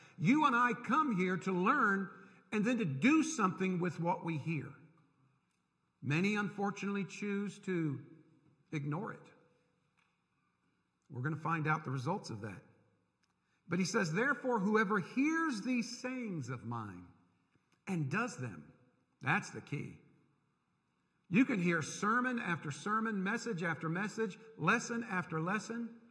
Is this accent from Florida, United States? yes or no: yes; Tampa, Florida, United States; I grew up in Tampa, Florida. Where I grew up, there was no rich soil.